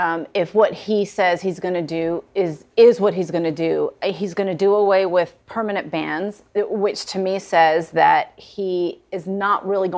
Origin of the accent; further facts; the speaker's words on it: United States; And look, as an American, I shudder at the fact that Donald Trump might be back on Twitter